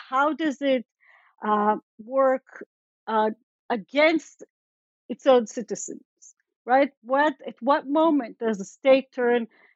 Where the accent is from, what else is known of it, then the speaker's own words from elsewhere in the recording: Israel; English is a second language; growing up in Israel, right?